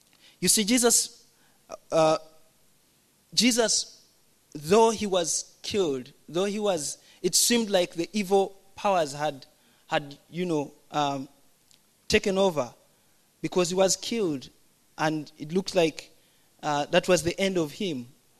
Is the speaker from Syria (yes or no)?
no; Uganda; Maybe it's the sun, because the sun in my country is very hot. I come from Uganda. It's quite hot.